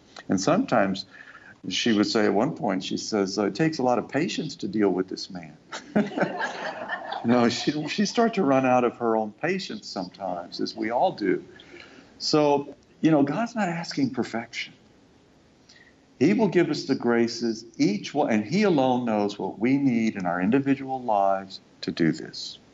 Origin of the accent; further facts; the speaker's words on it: Texas, United States; broadcast today from Great State, my home state of Texas.